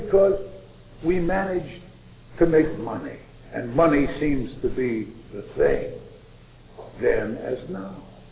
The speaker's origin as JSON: {"language": "English", "country": "Ireland"}